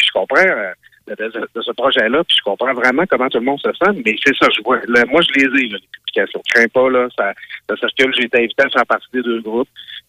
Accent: Alma, Quebec, Canada; Moi, j'ai grandi quand j'étudiais à Alma

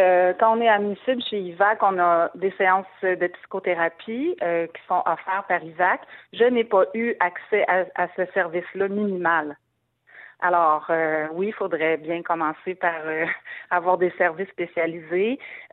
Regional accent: Quebec, Canada; Audrey est québécoise. Nous sommes québécois, ses parents.

